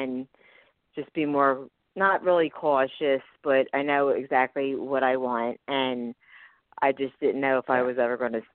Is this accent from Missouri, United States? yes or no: no; Philadelphia, Pennsylvania, United States; I'm from Pennsylvania, Philadelphia.